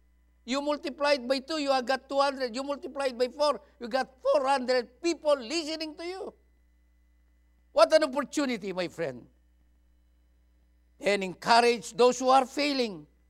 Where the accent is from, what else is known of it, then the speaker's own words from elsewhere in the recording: Philippines; But as a Filipino, I always encourage my people to go forward.